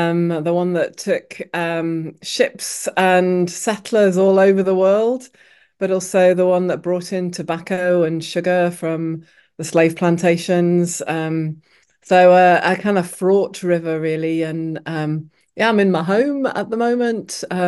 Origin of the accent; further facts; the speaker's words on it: Sheffield, Yorkshire and the Humber, United Kingdom; I'm a Yorkshire lass. I grew up in Yorkshire, in Sheffield. And I grew up there during the time when the steelworks were closing and the mines were closing